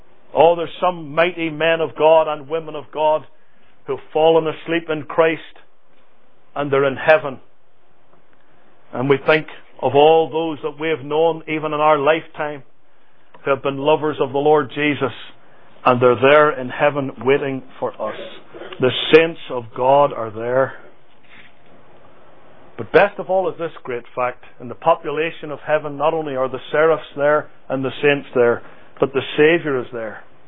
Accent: Northern Ireland, United Kingdom; Every bit of blood that runs in my veins is Scottish blood, even though I'm from Northern Ireland, but that's where they hailed from.

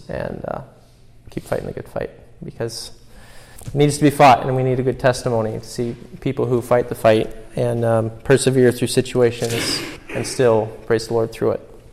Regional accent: Oregon, United States; It's not just that we're from Tillamook County or from the United States

